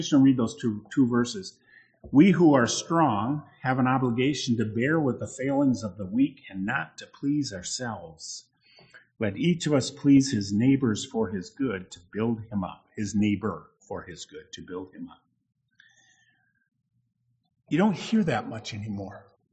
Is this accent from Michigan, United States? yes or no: yes; Grandville, Michigan, United States; When I was growing up, I heard it all the time. I grew up in Grace Bible Church, believe it or not, but it was in Granville, Michigan.